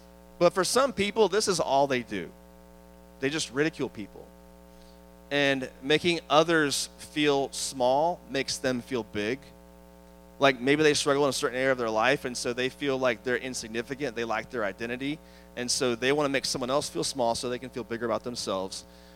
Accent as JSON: {"language": "English", "region": "East Coast", "country": "United States", "tie": "born or raised there", "said": "I grew up on the East Coast. We had a lot of seafood on the East Coast"}